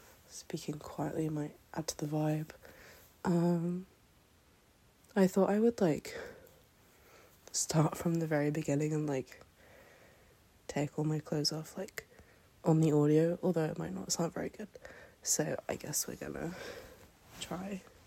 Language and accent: English; England, United Kingdom; I've gotten a lot of Australian. I'm British. I live in England.